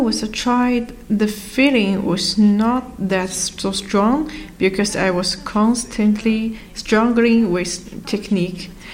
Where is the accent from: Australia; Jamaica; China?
China; Hangzhou, Zhejiang; English is a second language; I was born in Hangzhou. It's a city near Shanghai and grew up there.